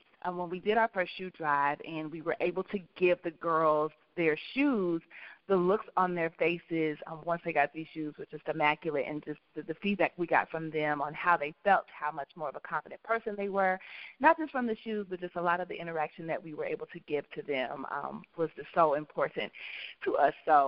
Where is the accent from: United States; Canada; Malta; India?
United States; Kansas City, Missouri; We're both from Kansas City, Missouri